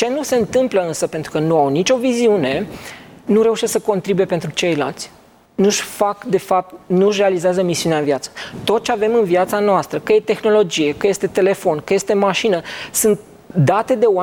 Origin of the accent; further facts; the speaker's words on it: Drăgășani, Vâlcea County, Romania; eu sunt dintr-o locație, sunt din Drăgășani, nu sunt din București